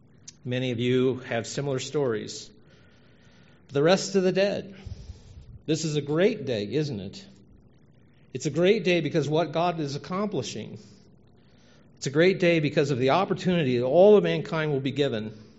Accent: Cincinnati, Ohio, United States; I grew up in Cincinnati, north of Cincinnati, Ohio.

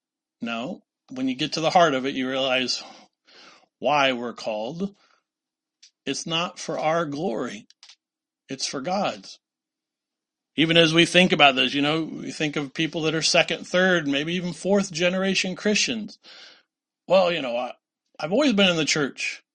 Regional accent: La Harpe, Illinois, United States; my classmates growing up in La Harpe, Illinois? You know, we had 26 in my high school class

